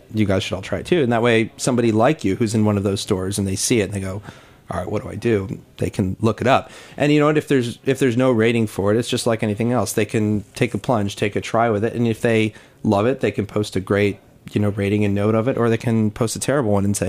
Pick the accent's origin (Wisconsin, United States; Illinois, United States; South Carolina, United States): Illinois, United States; Naperville; also born or lived in New Jersey; I swear to God, I grew up in Naperville before my family moved to New Jersey.